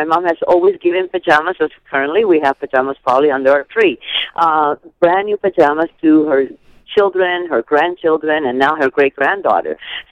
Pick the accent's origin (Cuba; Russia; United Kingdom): Cuba; now in United States; Yes, we are originally from Cuba. We came here in 1963